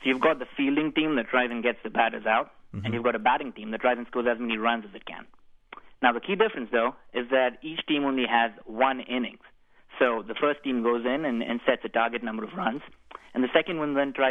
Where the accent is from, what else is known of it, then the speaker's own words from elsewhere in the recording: India; I'm a big fan of the Indian cricket team because I'm Indian.